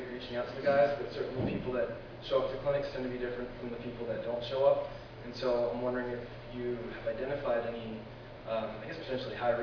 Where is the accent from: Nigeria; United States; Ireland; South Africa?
United States; Los Angeles, California; from Los Angeles.